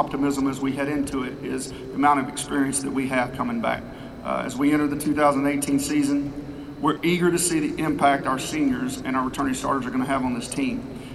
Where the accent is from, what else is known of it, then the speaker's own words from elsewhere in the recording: Dallas, Texas, United States; Great to be here back in my hometown of Dallas, Texas. Always fun to be back home.